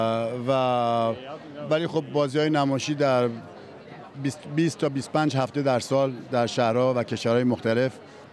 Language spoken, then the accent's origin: Persian; Iran; now in France; من 40 ساله که در فرانسه زندگی میکنم ولی از صمیم قلب من ایرانیم. قیافم هم به فرانسه نمیخوره، با این که خیلی فرانسه رو دوست دارم و حتی ملیت فرانسوی هم دارم، ایران در خون منه.